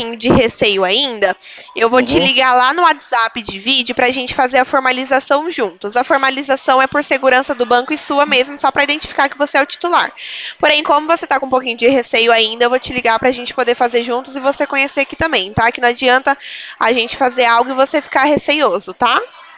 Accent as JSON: {"language": "Portuguese", "town": "Americana", "region": "São Paulo", "country": "Brazil", "said": "eu sou de Americana. Aqui é interior de São Paulo."}